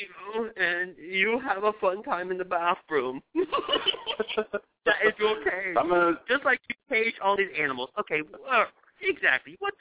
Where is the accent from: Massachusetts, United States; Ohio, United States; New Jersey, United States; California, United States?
Ohio, United States; Kettering; We're from Dayton, Ohio, or Kettering, which is a shitty suburb of Dayton, Ohio.